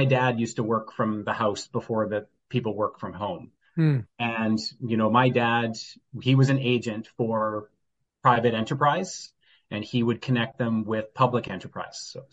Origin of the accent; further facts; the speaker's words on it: Victoria, British Columbia, Canada; also born or lived in Vancouver / Cowichan Valley; In about 2010, I came to Victoria. I'm originally from Victoria. Well, I was born in Vancouver, but I grew up in Victoria and the Cowichan Valley for most of my life.